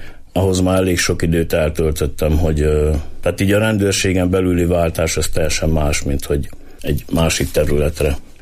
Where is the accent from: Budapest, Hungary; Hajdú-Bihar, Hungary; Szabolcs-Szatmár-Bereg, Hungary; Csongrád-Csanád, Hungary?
Hajdú-Bihar, Hungary; Hajdúnánás; hajdúsági vagyok, azért hazahúzott a szívem, tehát Hajdúnánáson nem volt akkor lehetőség, és így kerültem Debrecenbe.